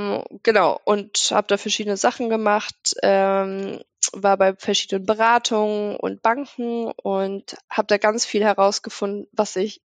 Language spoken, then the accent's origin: German; Frankfurt, Hesse, Germany; ich bin ja eigentlich Frankfurterin